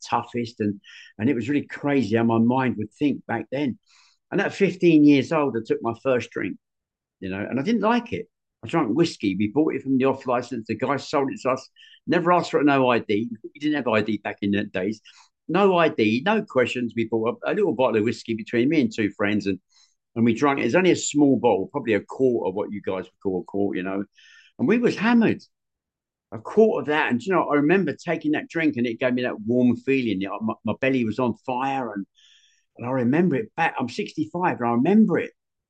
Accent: London, United Kingdom; I come from London. That's where I was at, you know, and in London, it was different. I grew up in the 60s and the 70s

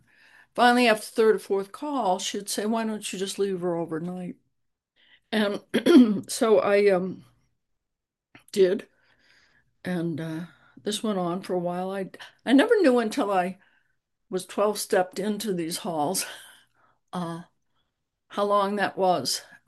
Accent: New England, United States; I guess I want to say that I was raised in New England.

